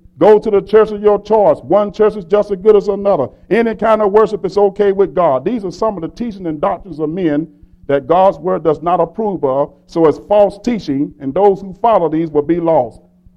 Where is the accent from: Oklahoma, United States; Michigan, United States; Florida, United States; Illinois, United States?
Florida, United States; Jacksonville; Now, this is a congregation, Northside Church of Christ, in my hometown, Jacksonville, Florida.